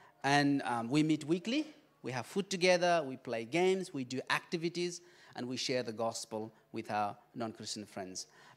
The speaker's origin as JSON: {"language": "English", "country": "Nepal", "moved": "yes", "lives_now": "Australia", "said": "I'm from Nepal. I was born into a Hindu family, very strong, devout Hindu family. And I became a Christian in my teenage. And I came to Australia in 2016."}